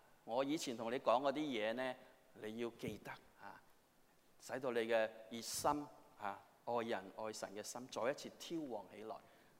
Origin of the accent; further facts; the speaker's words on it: Hong Kong; 我记得我小的时候在香港，你知道我们香港那时候、没有电炉这些东西